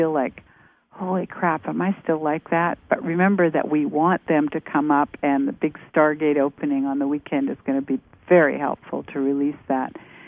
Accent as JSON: {"language": "English", "country": "Canada", "moved": "yes", "lives_now": "United States", "said": "I live up by the Canadian border, and I'm actually Canadian but living in the States now and have been for a long time."}